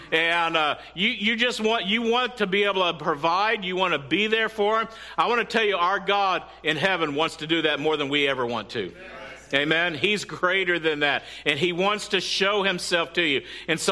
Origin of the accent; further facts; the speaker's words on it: Texas, United States; and I grew up in Texas, and this was in the 70s, early 80s, and they still gave whoopings back then